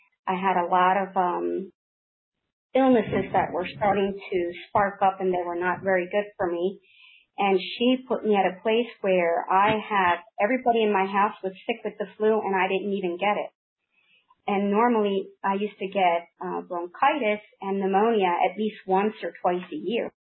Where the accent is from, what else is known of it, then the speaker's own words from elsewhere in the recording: Puerto Rico; Yes, I am from Puerto Rico, actually. I was raised there and raised with my grandmother, who was an herbalist.